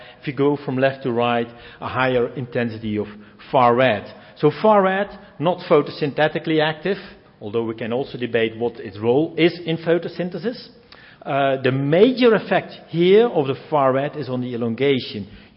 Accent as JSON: {"language": "English", "country": "Netherlands", "second_language": "English", "said": "I'm coming from the Netherlands, a very relatively mild climate, so there the need for vertical farming is probably not so high."}